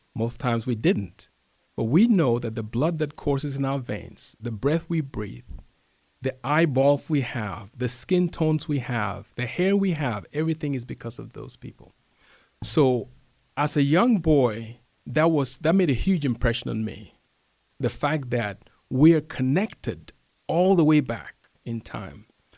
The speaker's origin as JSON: {"language": "English", "country": "Ghana", "tie": "born or raised there", "said": "Well, let me just respond by saying that I grew up in Ghana, where I'm from"}